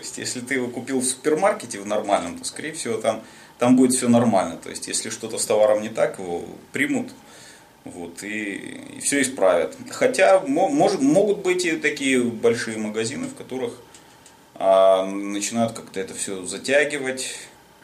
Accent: Vladikavkaz, North Ossetia–Alania, Russia; Я из России, это Северный Кавказ, город Владикавказ, Северная Осетия.

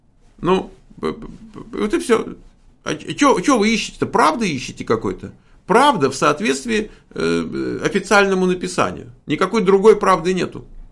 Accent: Novoamvrosiivske, Donetsk Oblast, Ukraine; born there; Родилась в Украине, в ПГТ, поселок городского типа, видимо, Новоамвросиевская.

